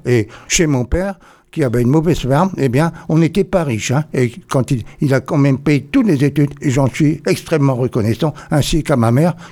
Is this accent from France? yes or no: yes; Lanrodec, Brittany, France; born there; Ben, je suis né à Lanrodec.